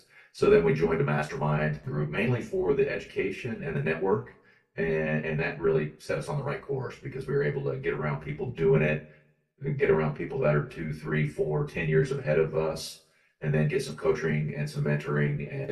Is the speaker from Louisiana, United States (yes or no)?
no; Dallas-Fort Worth, Texas, United States; and then I grew up in the Dallas-Fort Worth region.